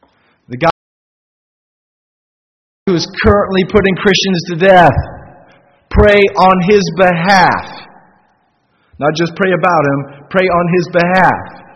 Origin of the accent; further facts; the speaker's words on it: the South, United States; I grew up in the South. I know how entrenched Southern politeness is not to ask about other people's business.